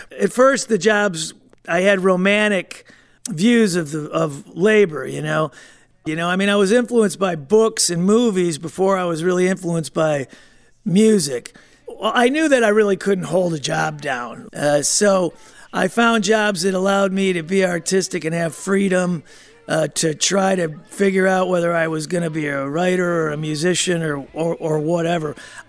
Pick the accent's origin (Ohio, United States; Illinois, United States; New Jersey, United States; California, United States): Illinois, United States; Libertyville; he's from my hometown of Libertyville